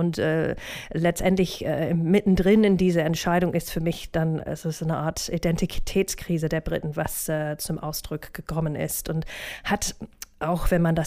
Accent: United Kingdom; German is a second language; now in Germany; jetzt steht in meinem Pass, dass ich Deutsche bin, was für mich auch ein bisschen absurd ist. Also bevor der Referendum war ich ganz glücklich als Britin, Europäerin hier in Deutschland

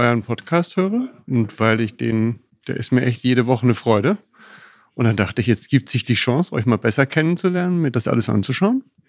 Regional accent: Berlin, Germany; komme aus Berlin.

